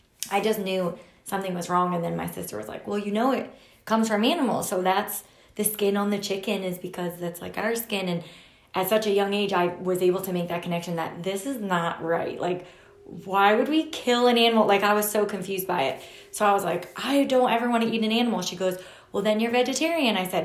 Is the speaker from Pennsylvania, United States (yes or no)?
yes; Pennsylvania, United States; I grew up in the Lehigh Valley. I did move around a little bit, but I ended up, you know, settling here and putting my roots down here.